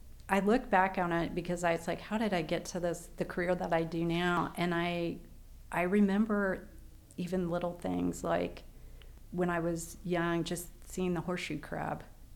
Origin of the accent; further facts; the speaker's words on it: Florida, United States; because I grew up in Brevard County, did not have as many people as yeah. it does now